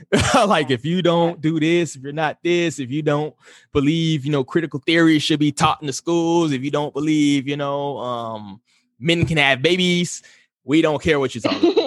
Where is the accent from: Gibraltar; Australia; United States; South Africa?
United States; Chicago, Illinois; Like I said, I come from Chicago, the most bluest of the bluest cities, right? So my whole upbringing was basically